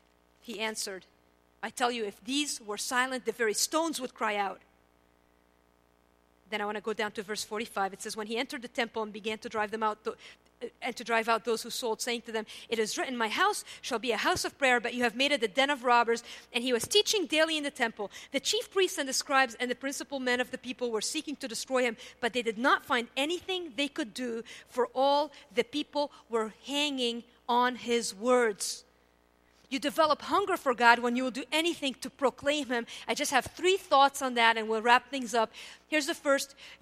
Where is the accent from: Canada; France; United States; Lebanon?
Lebanon; I grew up in Lebanon.